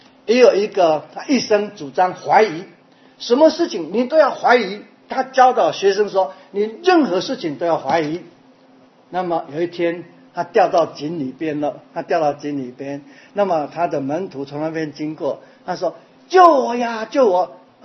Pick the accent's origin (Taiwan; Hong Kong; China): Taiwan; 我从台湾来，也被台湾的思想所控制。